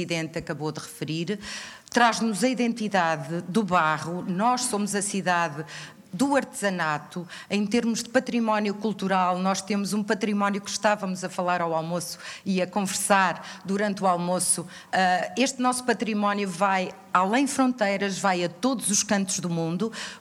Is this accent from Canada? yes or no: no; Portugal; nós, enquanto portugueses, temos que estimar, apoiar